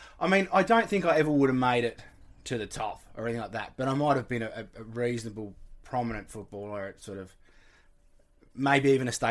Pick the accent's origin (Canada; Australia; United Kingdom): Australia; Burnie, Tasmania; I was born in Burnie, but then we went to the West Coast. We lived in Rosebery till I was three.